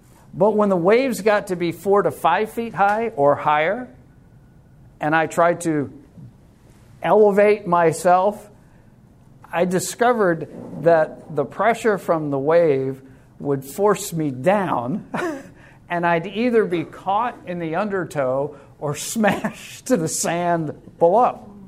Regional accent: New York, United States; Most of you know that I grew up on Long Island, and I learned to swim at an early age.

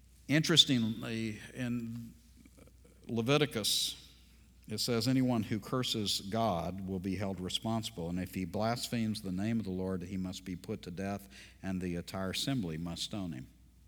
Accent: Texas, United States; I grew up in East Texas. One of the things we did when we were younger, because we were boys from East Texas, is we had rock fights.

